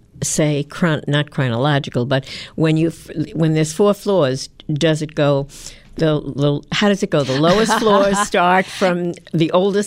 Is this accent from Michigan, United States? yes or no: no; New York City, New York, United States; I have to laugh because I grew up in New York City, and our field trip always was to the Museum of Natural Science, as they called it.